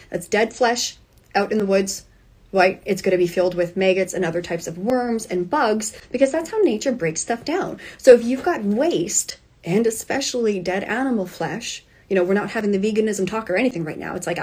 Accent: Canada; now in Tennessee, United States; Okay, so I used to live in Canada. I grew up in Canada. Now I'm in Tennessee.

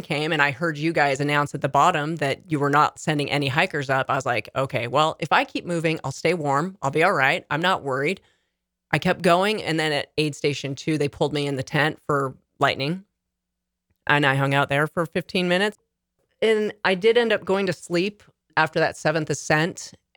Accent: Utah, United States; I mean, I'm from Utah, so I'm acquainted with elevation.

